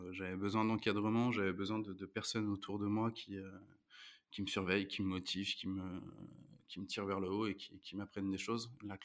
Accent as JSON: {"language": "French", "town": "Rouen", "region": "Normandy", "country": "France", "tie": "born or raised there", "said": "j'ai 34 ans. Je suis né à Rouen, j'ai grandi à Rouen. Je suis issu d'une famille assez populaire."}